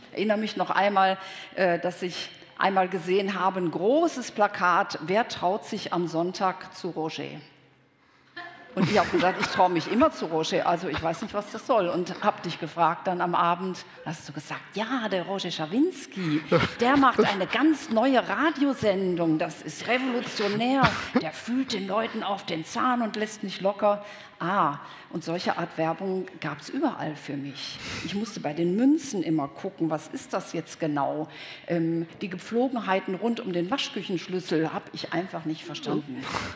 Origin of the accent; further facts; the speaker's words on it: Düsseldorf, North Rhine-Westphalia, Germany; Es war dann ein bisschen anders als bei uns in Düsseldorf. Ich habe also mit meinen 28 den Altersschnitt dramatisch nach unten gesenkt.